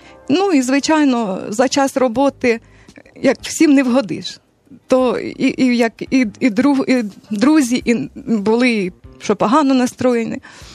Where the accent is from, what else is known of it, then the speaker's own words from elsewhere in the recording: Pavlenkove, Sumy Oblast, Ukraine; Я сама із Сумської області, Лебединський район, село Павленково, родилася там. Потім навчалася у Харкові 84-85 роки.